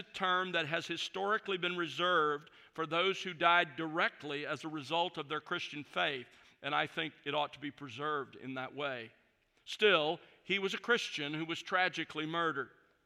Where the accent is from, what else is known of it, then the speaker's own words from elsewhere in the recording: the South, United States; But I will say that growing up in the South, during that time period, I saw firsthand how important that was.